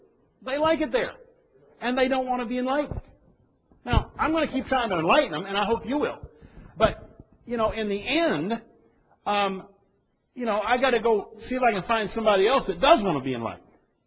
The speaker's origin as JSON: {"language": "English", "country": "United States", "said": "And that's not just because I'm an American."}